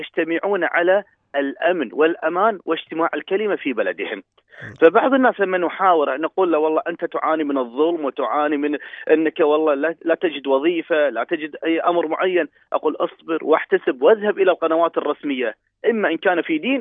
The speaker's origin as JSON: {"language": "Arabic", "country": "Kuwait", "said": "ونحن خاصة في الخليج أنا أقول، وتحديدا في بلدنا الكويت"}